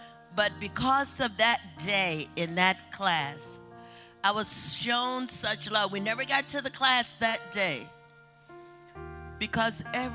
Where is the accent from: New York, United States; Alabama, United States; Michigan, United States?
Alabama, United States; Birmingham; also born or lived in Utah; I was born and raised in Alabama, born in Utah, moved to Birmingham.